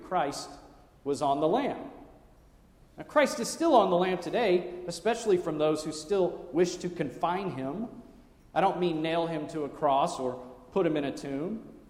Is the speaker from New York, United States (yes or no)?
no; Texas, United States; Growing up in Texas, we called them lightning bugs.